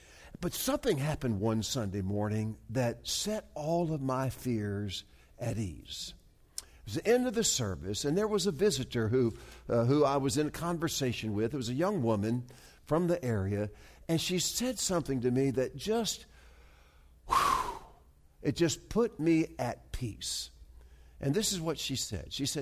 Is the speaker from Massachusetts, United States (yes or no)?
no; Virginia, United States; and I moved back to my hometown in Virginia, Northern Virginia, and became a pastor of a church there